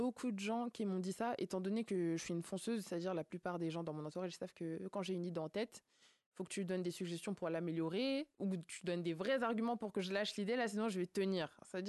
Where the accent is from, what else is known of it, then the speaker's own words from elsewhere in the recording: Cameroon; J'ai déjà l'objectif de viser l'excellence parce que je suis camerounaise.